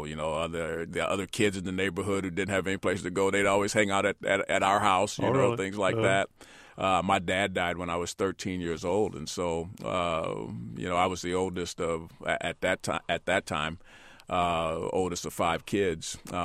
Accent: Chicago, Illinois, United States; I grew up in Chicago, on the west side of Chicago, and went to a small school over in western Illinois, Quincy College at the time.

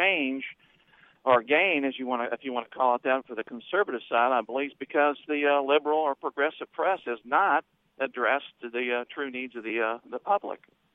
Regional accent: California, United States; also born or lived in St. Louis, Missouri; I was raised in California. I don't think you can find a conservative paper out there.

